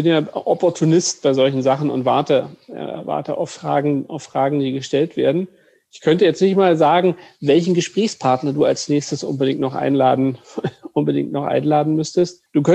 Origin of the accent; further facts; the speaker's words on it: Brandenburg, Germany; born there; Ich bin geborener Brandenburger